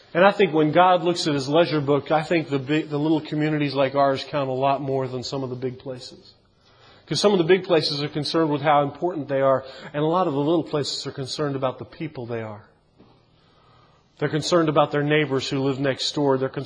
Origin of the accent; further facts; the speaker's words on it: Baltimore, Maryland, United States; I grew up in Baltimore. There were like 3 million of us.